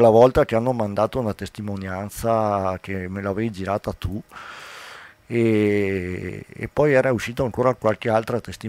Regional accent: Belluno, Veneto, Italy; also born or lived in Agordo; io sono nato ad Agordo, quindi sono nato qua, però per motivi dei miei di lavoro così ci siamo trovati a Belluno.

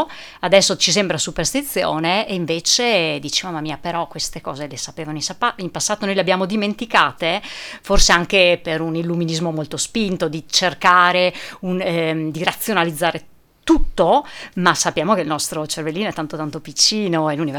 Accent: Vallada Agordina, Veneto, Italy; Io sono di Vallada, Gordina, poi nell'esodo degli anni 80 trasferita a Belluno

